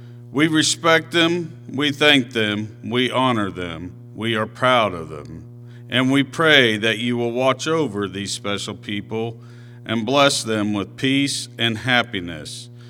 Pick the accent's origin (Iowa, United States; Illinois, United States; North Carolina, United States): Illinois, United States; Hoopeston; I was born and raised in Hoopston, Illinois.